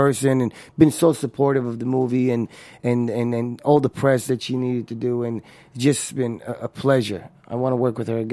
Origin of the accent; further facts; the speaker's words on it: Brooklyn, New York, United States; also born or lived in Israel; I was born in Israel. Right. I was raised in Brooklyn.